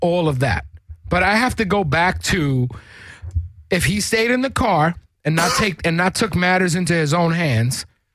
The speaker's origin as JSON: {"language": "English", "town": "New York City", "region": "New York", "country": "United States", "tie": "born or raised there", "said": "I grew up with blacks. I'm Puerto Rican. I grew up in New York City in the projects."}